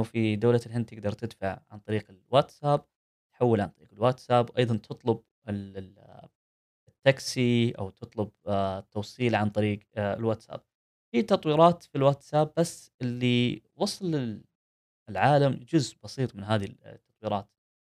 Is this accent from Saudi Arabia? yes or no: yes; Saudi Arabia; من اوائل الشركات عندنا في السعوديه